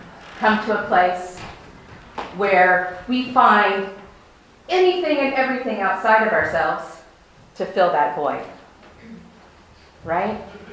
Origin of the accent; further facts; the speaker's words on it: Midwest, United States; I'm from the Midwest.